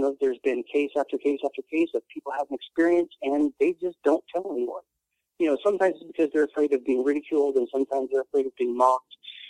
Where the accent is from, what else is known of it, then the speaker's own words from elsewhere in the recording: Puyallup, Washington, United States; You know, I grew up in Puyallup, Washington.